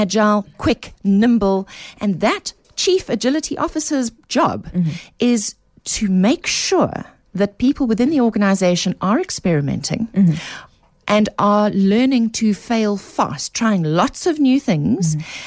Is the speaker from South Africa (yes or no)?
yes; South Africa; As South African parents, we still want our children to do well at everything and increasingly to do well from the get-go.